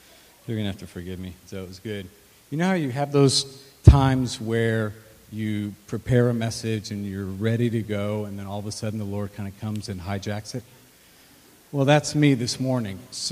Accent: Texas, United States; moved away as an adult; now in Kansas City, United States; I've been in Kansas City for the last 19 years. I moved up as a 21-year-old from born and raised in Texas.

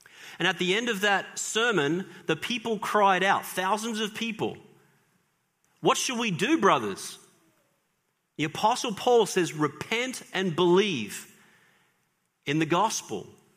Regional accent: Australia; The little church that I grew up in Australia

